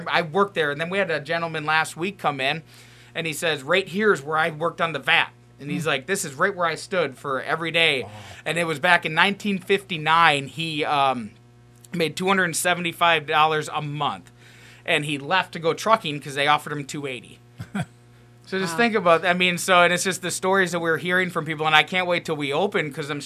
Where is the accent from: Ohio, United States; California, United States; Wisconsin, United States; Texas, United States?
Wisconsin, United States; I'm from Wisconsin originally, so I've had hundreds of different cheese curds